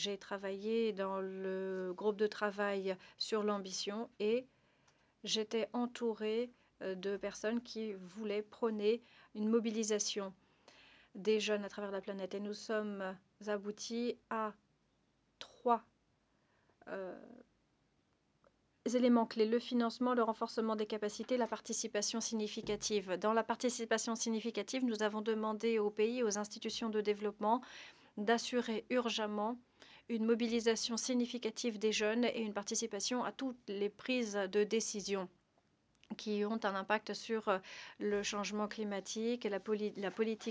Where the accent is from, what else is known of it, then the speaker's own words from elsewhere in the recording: St. Vincent & Grenadines; je viens de Saint-Vincent et des Grenadines